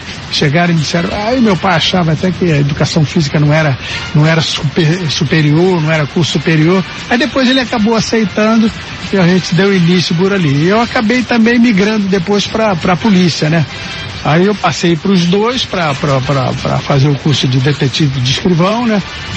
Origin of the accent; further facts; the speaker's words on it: Rio de Janeiro, Brazil; Desde garoto, eu nasci ali em Santo Cristo, zona portuária de Santo Cristo. Então, já jogava como garoto ali, 9 anos, 8 anos